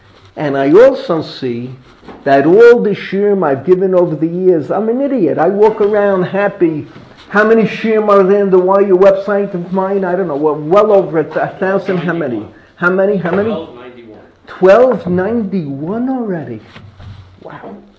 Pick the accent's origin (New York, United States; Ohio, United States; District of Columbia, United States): New York, United States; Bronx; I grew up among Gentiles. I grew up in the Bronx. One third Irish, one third Italian, one third Jewish.